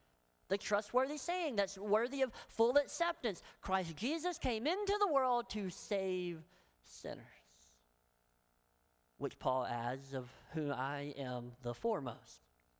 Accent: Tennessee, United States; I'm from Tennessee, so I do the best I can, okay?

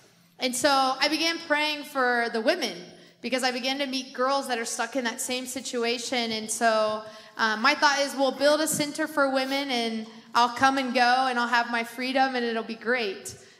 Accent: Kentucky, United States; I grew up in Kentucky. My family, I went to church my whole life, so I'm a product of a church.

